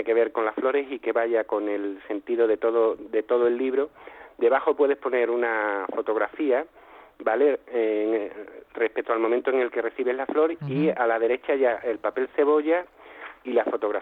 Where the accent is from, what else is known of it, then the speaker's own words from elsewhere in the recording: Extremadura, Spain; en mi tierra, en Extremadura, el cerezo supone un movimiento económico brutal